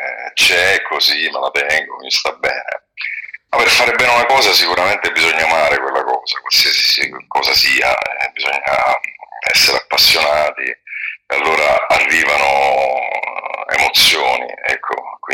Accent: Sicily, Italy; also born or lived in Rome / Naples; now in England; io sono siciliano. Mi sono trasferito a Roma tanti anni fa e poi ho lavorato a Napoli, come sapete, per un lungo periodo. E poi mi sono trasferito in Inghilterra, dove vivo attualmente

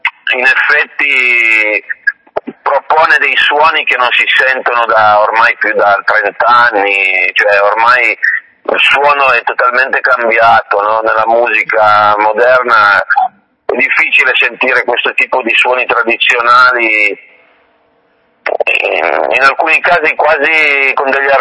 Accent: Piedmont, Italy; also born or lived in Turin; Sono nato a Torino, poi dopo 5 anni con la mia famiglia ci siamo trasferiti in un paese di montagna ai confini con la Liguria. Poi verso i 20 anni ho deciso di venire qui, che sono le zone di origine dei miei nonni paterni.

